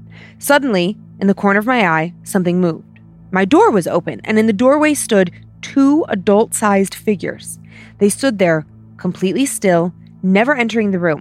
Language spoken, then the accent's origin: English; Seattle, Washington, United States; I am from the Seattle area.